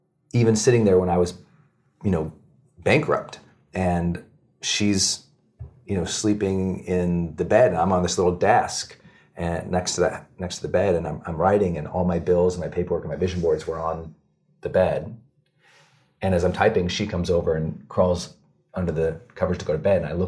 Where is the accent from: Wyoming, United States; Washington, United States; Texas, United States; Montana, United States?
Montana, United States; Growing up in Montana, we just had nothing.